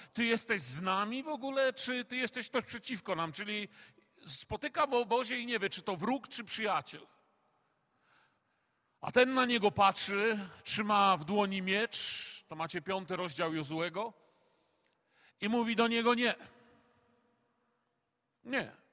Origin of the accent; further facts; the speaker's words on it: Silesian Voivodeship, Poland; przynajmniej tam u nas na Śląsku Cieszyńskim, że chłopie, no normalnie pojeść nawet nie idzie